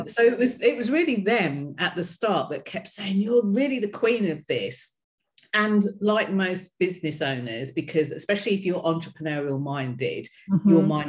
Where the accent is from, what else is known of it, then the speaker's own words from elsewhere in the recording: United Kingdom; accent: British; I'm speaking to an American, my accent will get even more British as we go through this.